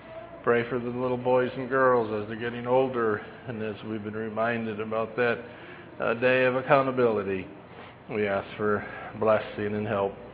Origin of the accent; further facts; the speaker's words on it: Richmond, Michigan, United States; I'm from Richmond, Michigan, the other side of the state.